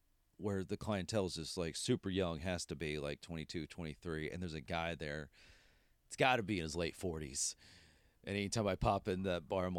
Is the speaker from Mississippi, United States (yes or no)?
no; Texas, United States; One, being a Texan baseball fan, I was like, oh, I got to get this.